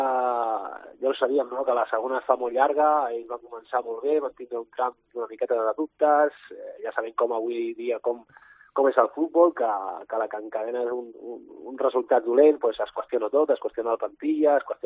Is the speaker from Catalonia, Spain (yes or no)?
yes; Girona, Catalonia, Spain; soc gironí, visc a Girona i bueno, ja porto 4 anys anant i tornant cada dia a Sabadell